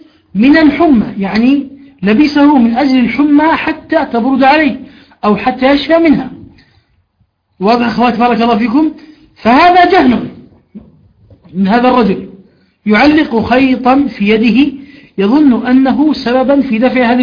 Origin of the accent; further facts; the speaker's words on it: Jordan; وأنا صغير سبحان الله رأيتها في إحدى القرى عندنا في الأردن في قرى عجلون